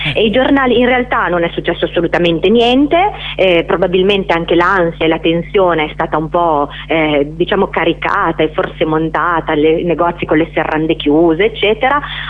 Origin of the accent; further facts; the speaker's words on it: Parma, Emilia-Romagna, Italy; io appunto sono di Parma e sono a Gorizia, sono venuta a Gorizia per la prima volta